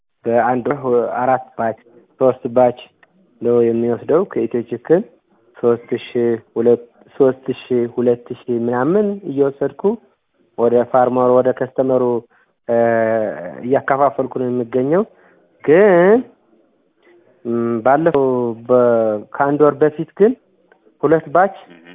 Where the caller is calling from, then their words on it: Mekelle, Tigray, Ethiopia; ከዚህ ከመቀሌ ሀውዜን ነኝ እየደወልኩላችሁ ያለሁት።